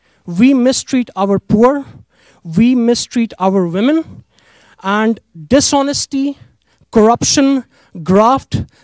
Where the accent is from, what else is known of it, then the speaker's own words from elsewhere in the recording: India; English is a second language; moved away as an adult; I am from India.